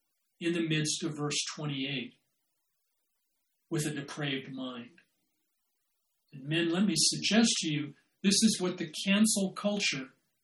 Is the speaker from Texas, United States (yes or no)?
no; South Dakota, United States; In the schools, at least the schools I went to, I was a hick from South Dakota, so we were probably behind the times